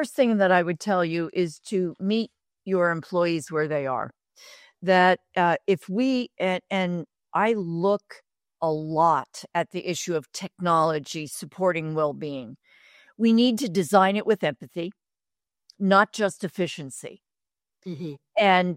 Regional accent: New Jersey, United States; in where I grew up in New Jersey, you took a casserole to something.

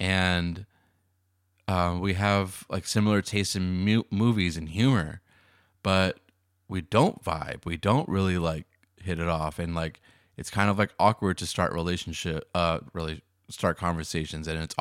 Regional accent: Massachusetts, United States; I go to this college campus and in Massachusetts, my home state.

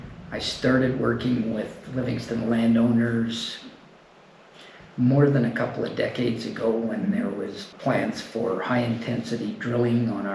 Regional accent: Calgary, Alberta, Canada; Well, I was raised in Calgary, but a much smaller Calgary.

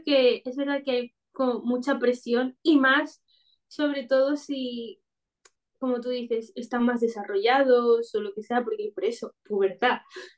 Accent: Spain; yo nací aquí en España, entonces me crié aquí en España.

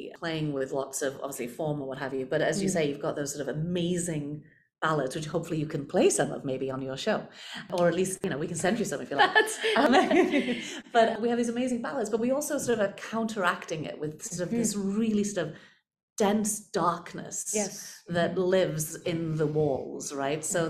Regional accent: Wales, United Kingdom; You know, I grew up in Wales.

